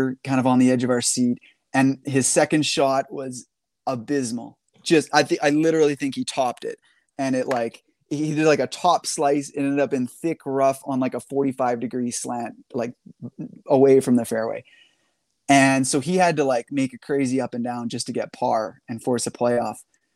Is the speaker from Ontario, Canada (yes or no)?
no; British Columbia, Canada; which is half an hour from where I grew up in BC on the West Coast